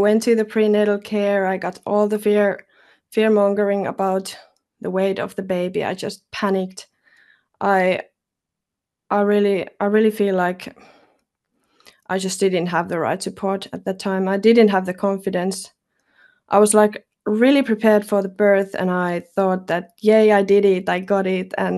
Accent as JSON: {"language": "English", "country": "Finland", "said": "I'm from Finland."}